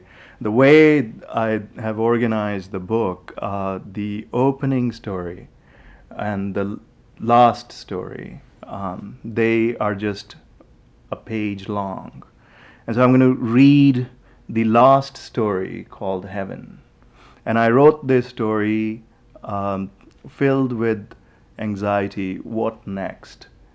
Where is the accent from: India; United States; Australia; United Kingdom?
India; Jammu and Kashmir; I grew up in Kashmir.